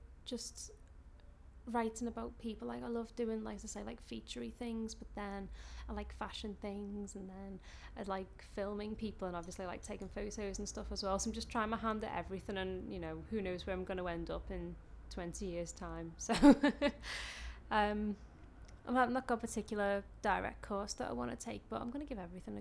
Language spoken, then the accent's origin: English; Liverpool, North West England, United Kingdom; I'm from Liverpool, born and bred. I'm from Broad Green. Woo! Everyone knows I'm obsessed with being from Broad Green. It's just the district, but it's just a nice little area.